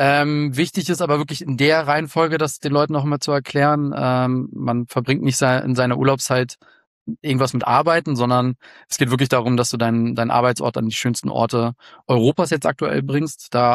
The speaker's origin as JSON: {"language": "German", "region": "Mecklenburg-Vorpommern", "country": "Germany", "tie": "born or raised there", "said": "Also ich bin auf Rügen aufgewachsen und habe dann relativ früh so nach dem Abi gemerkt, ich will irgendwo anders hin"}